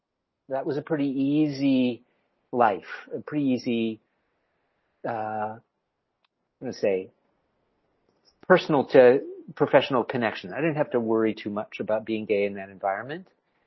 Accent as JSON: {"language": "English", "region": "Midwest", "country": "United States", "tie": "born or raised there", "said": "Quick background. I grew up in the Midwest."}